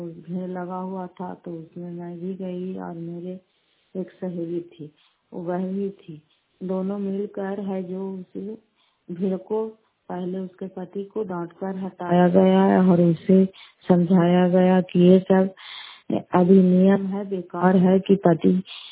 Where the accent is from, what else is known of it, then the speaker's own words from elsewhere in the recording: Fatehpur, India; घर फतेहपुर पंचायत मकरौटा जिला करार पसराय ब्लॉक की निवासी हूँ।